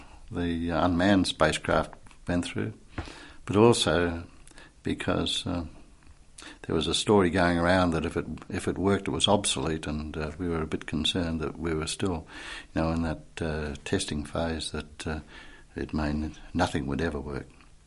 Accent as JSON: {"language": "English", "country": "Australia", "said": "And you'd say, I'm not from London, I'm from Australia."}